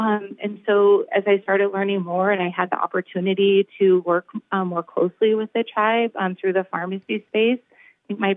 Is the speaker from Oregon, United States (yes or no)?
yes; North Bend, Oregon, United States; I grew up in North Bend, Oregon. I'm a native Oregonian. I grew up in North Bend.